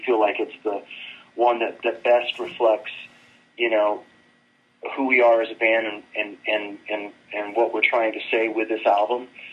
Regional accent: Sacramento, California, United States; we're all from Sacramento together.

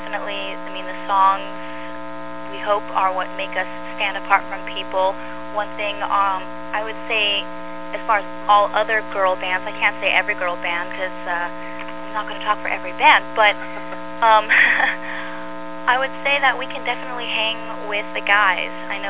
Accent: Palm Springs, California, United States; moved away as an adult; now in Los Angeles, United States; I moved to LA from Palm Springs, where I had grown up, and started meeting musicians and really cool, interesting people.

